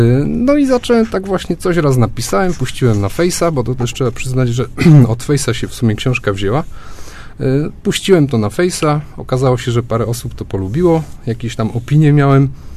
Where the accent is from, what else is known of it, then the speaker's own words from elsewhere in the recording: Gostyń, Greater Poland Voivodeship, Poland; No, pochodzę z Gostynia. W Gostynie jest cukrownia i Gostyń mi się kojarzy właśnie z zapachem wysłodków.